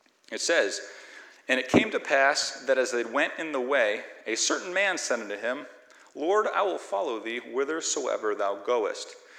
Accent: Connecticut, United States; But I come from Connecticut, the frozen northeast of the country, and it's stereotypically very, very cold and isolated.

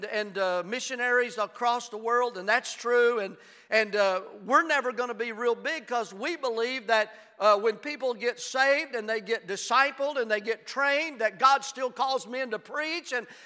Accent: Tennessee, United States; I'm a Tennessee Vol fan, and I was Tennessee born. I was Tennessee bred.

